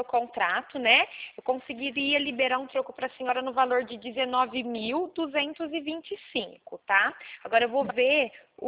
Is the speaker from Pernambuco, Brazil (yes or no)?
no; Tambaú, São Paulo, Brazil; Eu sou de Tambaú, mas eu fico no escritório de Porto Ferreira.